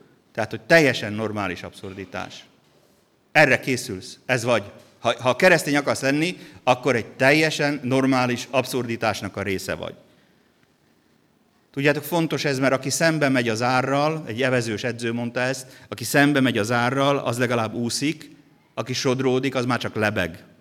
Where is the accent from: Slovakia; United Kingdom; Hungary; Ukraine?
Slovakia; nekünk ez nagyon-nagyon sokat jelentett, hogy felvidéki magyar vagyok